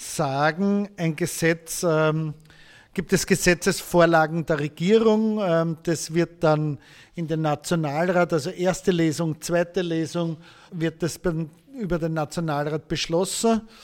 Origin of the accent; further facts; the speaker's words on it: Lower Austria, Austria; Ich komme aus Niederösterreich.